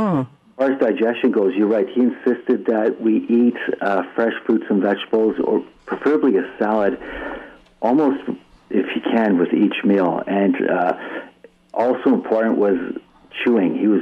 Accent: Hamilton, Ontario, Canada; McMaster University, which is in my hometown, Hamilton, Ontario

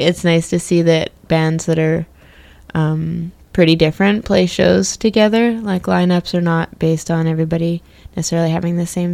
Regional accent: West Coast, Canada; also born or lived in eastern Canada; I moved to Vancouver. I'm from the West Coast, but I lived back east.

